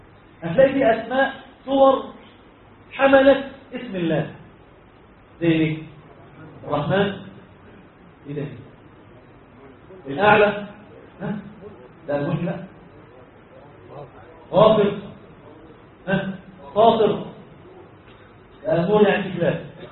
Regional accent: Egypt; عندنا في مصر

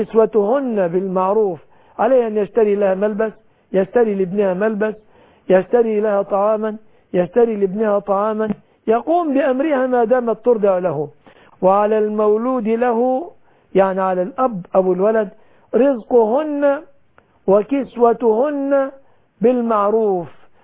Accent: Egypt; بلادنا مصر

